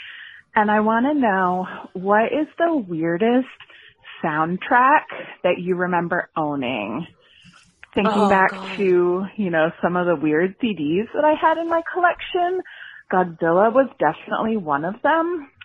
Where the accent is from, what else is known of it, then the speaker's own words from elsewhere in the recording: Maine, United States; I am from Maine.